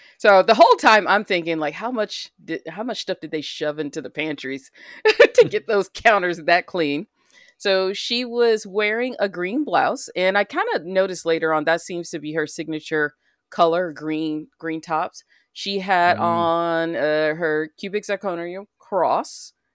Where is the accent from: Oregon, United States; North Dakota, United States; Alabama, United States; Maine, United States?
Alabama, United States; out of my home state of Alabama, or the state I grew up in.